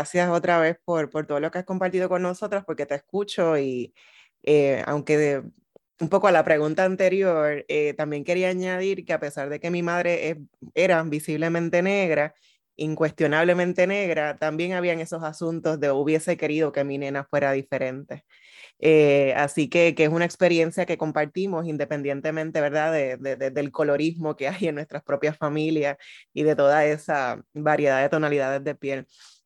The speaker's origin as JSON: {"language": "Spanish", "town": "Fajardo", "country": "Puerto Rico", "said": "yo soy de Fajardo, así que somos compueblanos."}